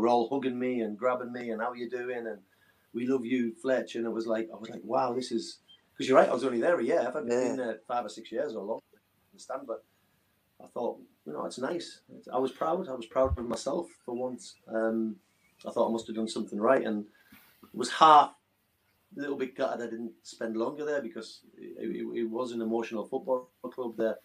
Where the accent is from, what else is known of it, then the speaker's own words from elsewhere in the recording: Hartlepool, North East England, United Kingdom; apart from obviously Bournemouth and maybe my hometown Hartlepool, Chesterfield's my next favourite club, 100%.